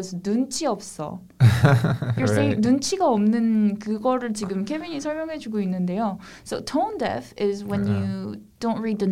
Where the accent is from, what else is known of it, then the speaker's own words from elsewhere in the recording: Gwangju, South Korea; English is a second language; I took precautions and went down home to my hometown, which is not in Seoul. I traveled down to Gwangju and our family went to have a meal.